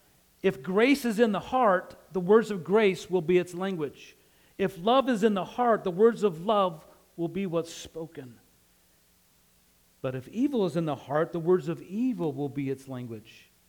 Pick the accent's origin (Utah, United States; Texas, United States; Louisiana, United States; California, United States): Utah, United States; accent: Western drawl; Now, I'm from Utah, and some people will say that I have a Western drawl, kind of draw our words out, but we say you all like normal people.